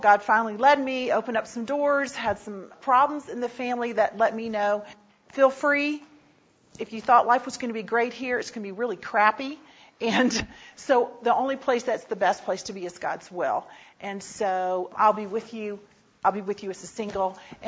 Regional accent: Florida, United States; moved away as an adult; now in Germany; I'm from Florida originally, and God led me to Germany. I moved there the end of 98. Did not know German. I had learned Spanish

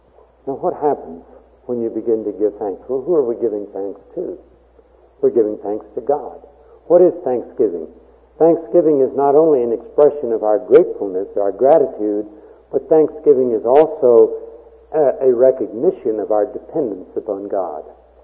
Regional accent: Texas, United States; born or raised there; now in Colorado, United States

